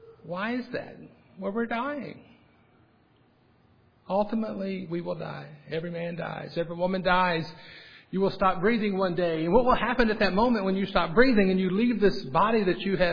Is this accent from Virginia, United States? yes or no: yes; Virginia, United States; I'm from Virginia, and in some of those southern states, they still go back to the graves, and it's a very honorable thing.